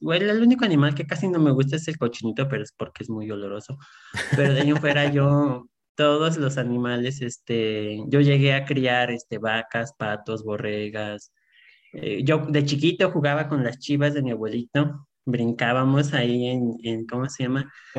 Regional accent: Guanajuato, Mexico; Yo soy de Guanajuato. Soy de una comunidad de acá de San Miguel de la Paz, Guanajuato.

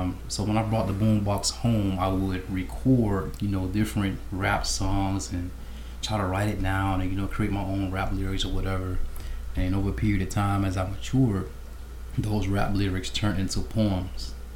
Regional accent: Belle Glade, Florida, United States; Well, you know, I'm from Belgrade, Florida, also known to some as Muck City. And, you know, growing up in Belgrade, Florida, is no secret.

